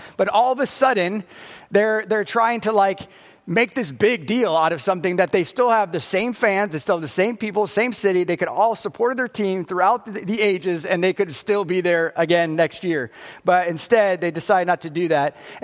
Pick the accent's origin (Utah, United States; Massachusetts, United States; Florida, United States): Florida, United States; I'm from Florida, here's my license, you know.